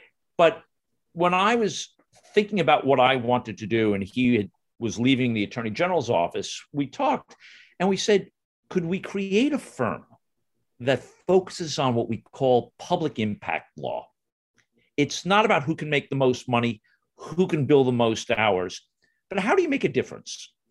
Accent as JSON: {"language": "English", "region": "New York", "country": "United States", "tie": "born or raised there", "said": "I grew up in the Wonder Years TV show. Oh. I mean, it was so, you know, it was suburbia, you know, on Long Island. It was lower middle class."}